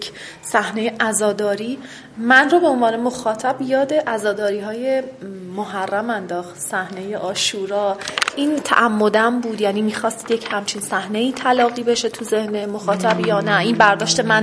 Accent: Iran; از نظر ما که ایرانی هستیم

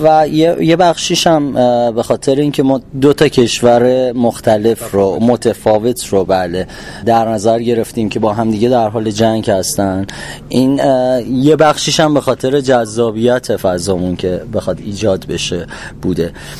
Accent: Iran; جنگ یک مسئلهیه که مال مثلا ما ایرونی ها فقط نیست که حالا 8 سال درگیرش بودیم توی دوران معاصر و خود من کودکیم در اون دوران سپری شده

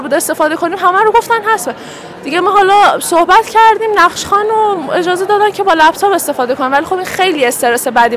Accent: Isfahan, Iran; now in Sanandaj, Iran; من اصفهانی هستم. والا اصفهان که خب خیلی خوبه.

